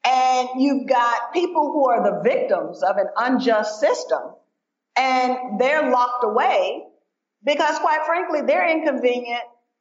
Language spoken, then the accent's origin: English; the South, United States; because as a Southerner, I have seen transformation.